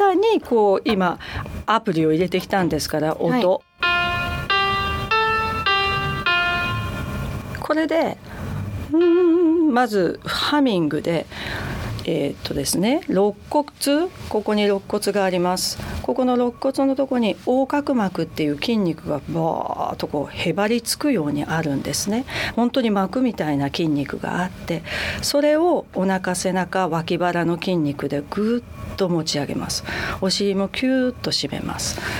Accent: Kyushu, Japan; 田舎ですから、私九州なんですけれども

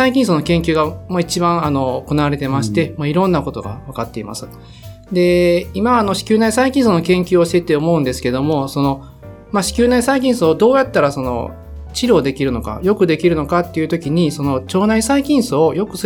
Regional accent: Kansai, Japan; 私は、関西出身で、

